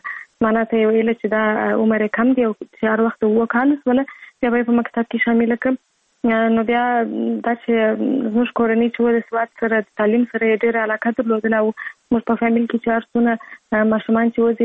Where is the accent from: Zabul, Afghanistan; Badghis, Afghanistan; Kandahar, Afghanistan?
Kandahar, Afghanistan; born there; زه په کندهار ولایت کې زیږیدلی یم او اوس فی الحال په کندهار ولایت کې اوسېږم.